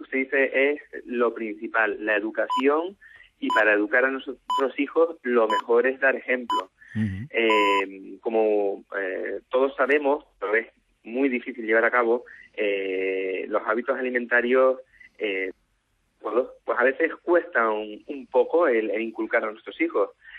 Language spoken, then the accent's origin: Spanish; Canary Islands, Spain; now in Valencia, Spain; Yo, aunque, bueno, no soy valenciano, soy canario